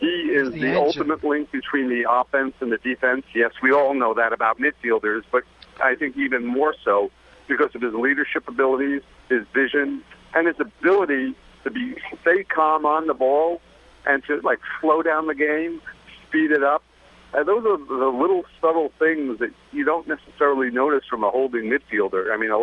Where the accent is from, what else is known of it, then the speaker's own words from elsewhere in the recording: United States; not necessarily that I'm an American.